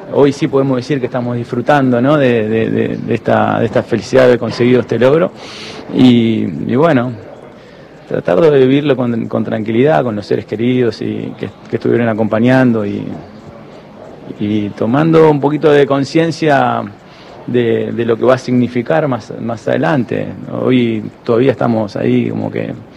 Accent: Argentina; Yo soy argentino y nací en nuestro fútbol

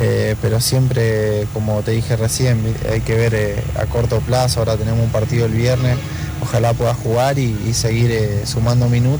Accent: Buenos Aires, Argentina; que yo soy allá de Buenos Aires

